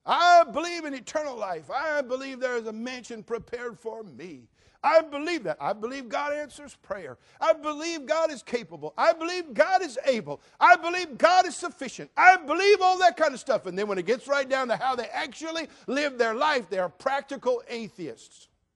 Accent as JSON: {"language": "English", "region": "California", "country": "United States", "tie": "born or raised there", "said": "Now, for an old hippie boy from the 60s, born and raised in California"}